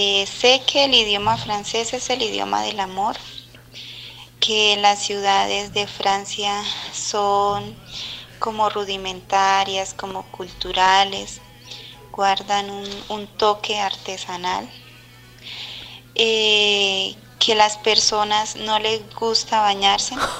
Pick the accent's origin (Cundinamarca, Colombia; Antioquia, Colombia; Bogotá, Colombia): Bogotá, Colombia; Estudio contaduría pública. Soy de acá, de Bogotá.